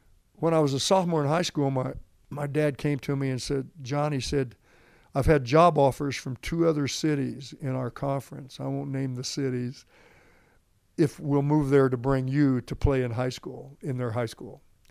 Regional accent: Indiana, United States; So that's growing up in Indiana.

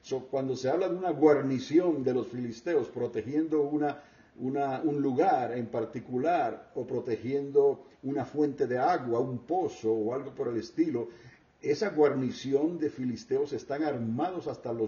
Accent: Puerto Rico; En mi tierra, allá hay un fuerte enorme que los españoles construyeron y se le llama el fuerte de El Morro, ¿no?

